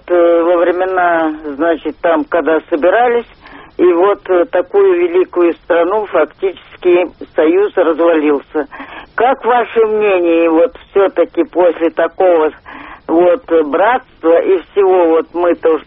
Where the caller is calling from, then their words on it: Moscow, Russia; Я в Москве, но на Украине у меня родственники.